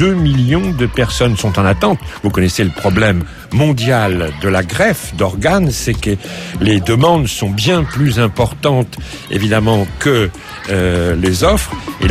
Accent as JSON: {"language": "French", "country": "France", "said": "Nous, on est français."}